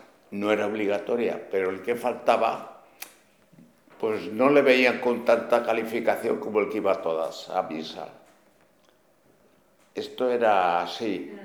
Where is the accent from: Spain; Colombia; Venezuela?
Spain; Valladolid, Castile and León; moved away as an adult; also born or lived in Madrid; now in Barcelona, Spain; Yo soy nacido en Valladolid.